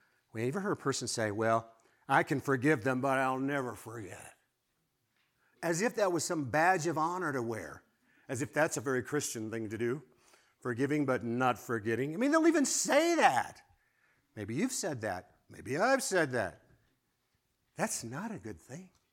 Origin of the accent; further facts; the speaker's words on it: Chicago, Illinois, United States; Because I am from Chicago.